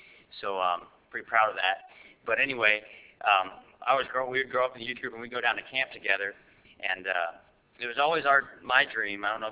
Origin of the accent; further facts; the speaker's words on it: Virginia, United States; You know, we're from Virginia. It gets cold, but man, that was cold.